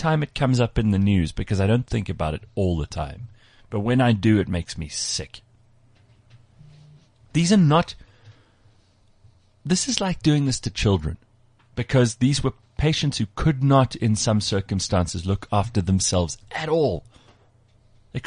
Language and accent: English; South Africa; we try as a South African society to convince ourselves we're good people